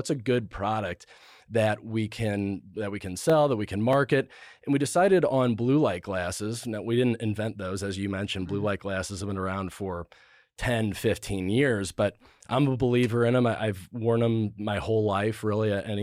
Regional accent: St. Charles, United States; Well, born and raised in St. Charles, so right out here in the suburbs. Went to Francistown North High School, class of 2011.

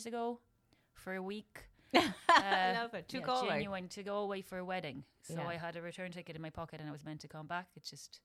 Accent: Poland; English is a second language; now in Ireland; So it's myself … Alex. We are both originally from Poland, but we met in Galway through some mutual friends.

